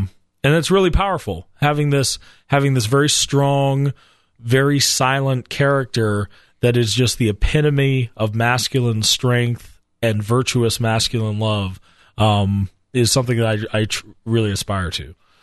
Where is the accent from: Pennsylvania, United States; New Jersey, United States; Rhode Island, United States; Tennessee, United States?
Pennsylvania, United States; Pittsburgh; Well, I grew up in Pittsburgh. Everyone Catholic there, even though not Catholic.